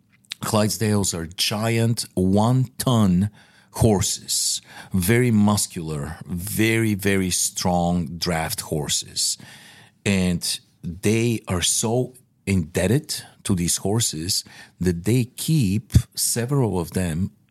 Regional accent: Sofia, Sofia Province, Bulgaria; I know St. Louis better than I know my hometown of Sofia.

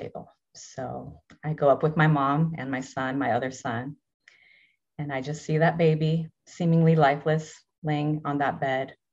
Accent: Brazil; Texting my family, who's from Brazil. I'm originally from Brazil.

